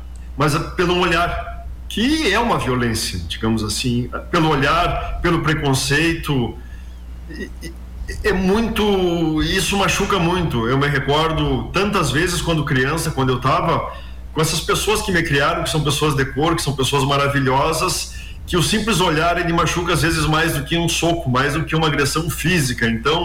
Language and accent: Portuguese; Rio Grande do Sul, Brazil; em primeiro lugar, eu sou gaúcho. Estou no Rio Grande do Sul, até estou um pouco frio aqui